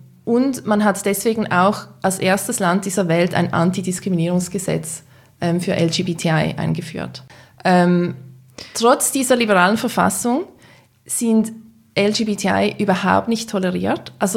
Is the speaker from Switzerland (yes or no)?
yes; Switzerland; als Schweizer Journalisten.